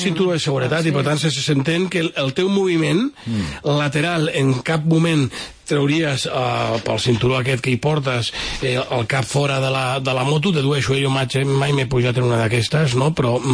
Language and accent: Catalan; Barcelona, Catalonia, Spain; que ens fa tenir por i un cert patiment envers el nostre futur com a barcelonins i com a ciutat